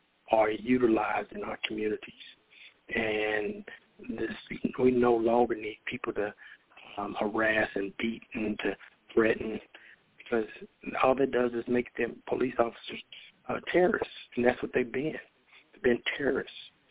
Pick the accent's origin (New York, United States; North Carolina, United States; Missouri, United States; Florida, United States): Missouri, United States; Kansas City; My community, I grew up in Kansas City, Missouri.